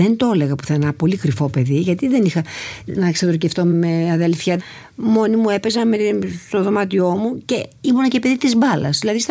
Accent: Thessaloniki, Central Macedonia, Greece; born there; η μαμά ήταν πρόσφυγης από τη Σμύρνη, γιαγιά, και εγώ γεννήθηκα στη Θεσσαλονίκη.

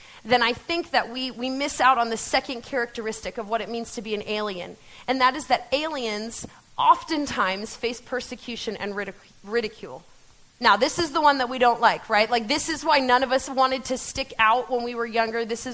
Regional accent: Pennsylvania, United States; now in Ohio, United States; But I grew up in Pennsylvania, in kind of Pennsylvania Dutch country. Is anyone else from Pennsylvania Dutch country?

